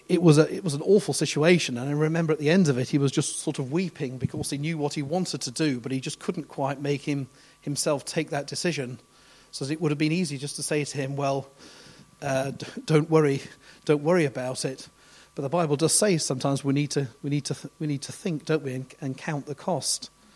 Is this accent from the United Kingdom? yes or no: yes; England, United Kingdom; born there; I was born in England, of course, or Britain, I should say.